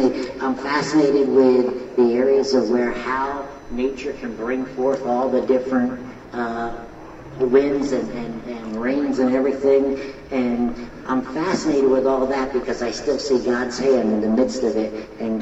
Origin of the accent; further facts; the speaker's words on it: Pottstown, Pennsylvania, United States; born there; I was born in Pottstown, Pennsylvania.